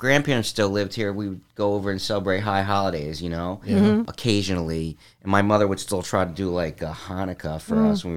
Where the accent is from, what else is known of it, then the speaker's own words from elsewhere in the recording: Ewing, New Jersey, United States; As I understand it, like when I was growing up in Ewing, I knew there was a history of there being a big Jewish community. There was still a fair amount of Jews. And I knew Jewish kids in my town.